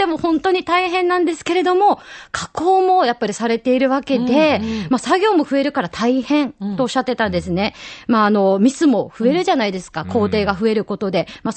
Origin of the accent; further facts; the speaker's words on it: Yame, Fukuoka, Japan; やめ育ちの私は、やめ市出身なんですけれども、